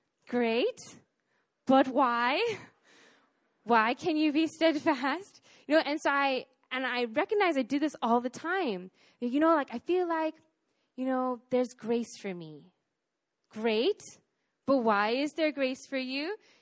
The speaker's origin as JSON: {"language": "English", "country": "United States", "said": "I feel so tempted to just read scripture through my cultural lens of being like I'm an American and so I value individuality, I value freedom, and I value diversity"}